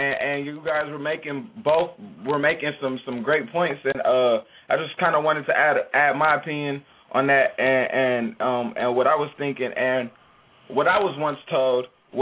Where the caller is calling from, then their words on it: Minneapolis, Minnesota, United States; I'm calling from Minneapolis.